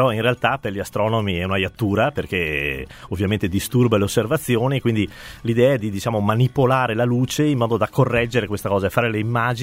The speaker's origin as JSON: {"language": "Italian", "town": "Venice", "region": "Veneto", "country": "Italy", "tie": "born there", "said": "tecnicamente sono nato a Venezia"}